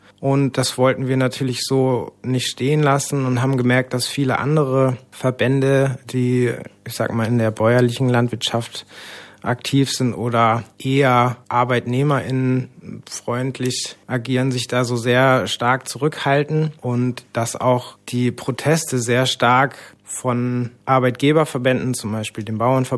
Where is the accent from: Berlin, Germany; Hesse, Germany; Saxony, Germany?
Hesse, Germany; Oberweimar; Und ich komme aus Oberweimar, das ist ein kleines Dorf zwischen Marburg und Gießen